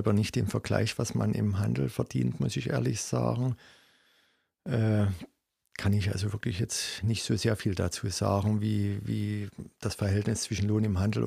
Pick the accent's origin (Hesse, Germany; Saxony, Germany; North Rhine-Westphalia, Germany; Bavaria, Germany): Saxony, Germany; Dresden; born there; now in Görlitz, Germany; Ich bin gebürtiger Dresdner und wohne und lebe seit 1993 in Görlitz bzw. Umgebung.